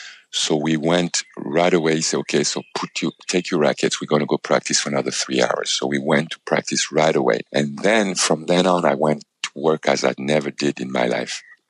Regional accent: Paris, Île-de-France, France; as a child growing up in Paris, in France, I actually stayed 1 year as a tennis student in Roland Garros

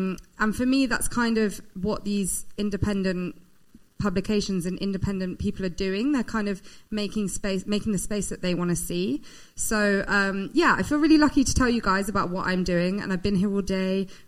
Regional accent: United Kingdom; As you can probably tell, I'm British

